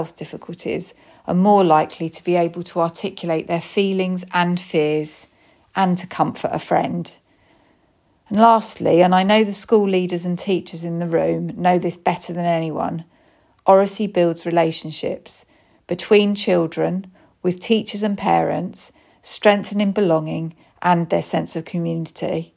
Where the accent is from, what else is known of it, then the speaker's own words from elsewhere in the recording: East of England, United Kingdom; accent: Essex; why I'm proud of my Essex roots, including my accent